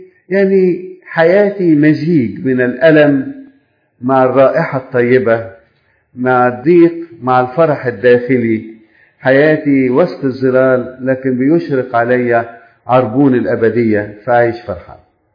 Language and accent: Arabic; Egypt; أنا إنسان مصري موجود في مصر